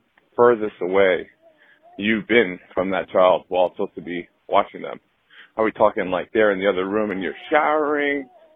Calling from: Brooklyn, New York, United States; I'm calling from Brooklyn.

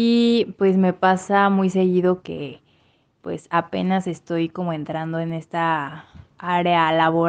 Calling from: Guadalajara, Jalisco, Mexico; de Guadalajara.

